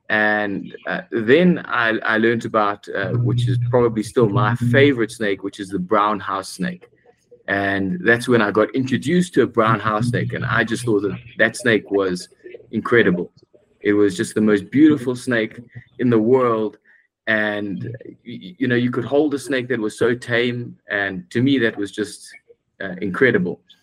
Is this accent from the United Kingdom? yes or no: no; Durban, KwaZulu-Natal, South Africa; And I'm originally from Durban, South Africa.